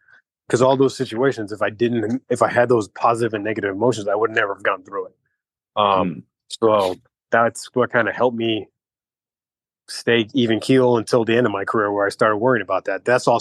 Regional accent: California, United States; unfortunately with growing up in California, it wasn't as big back then

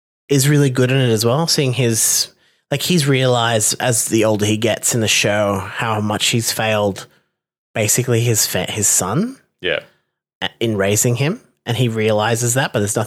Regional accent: Thailand; I'm from Thailand.

